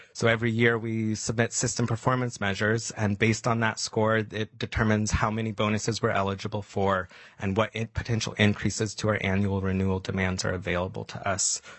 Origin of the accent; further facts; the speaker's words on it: Alaska, United States; Again, this surprised me growing up in Southeast.